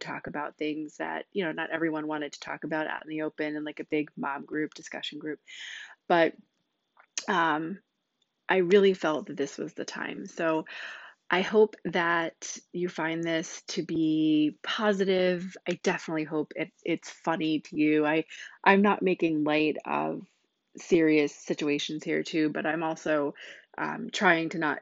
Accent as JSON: {"language": "English", "region": "New Jersey", "country": "United States", "tie": "born or raised there", "said": "So I was born and raised in New Jersey."}